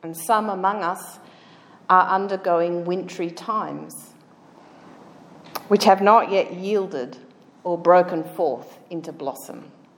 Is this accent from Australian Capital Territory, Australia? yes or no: yes; Canberra, Australian Capital Territory, Australia; And growing up in Canberra and living here, as you will know, spring was always a big deal.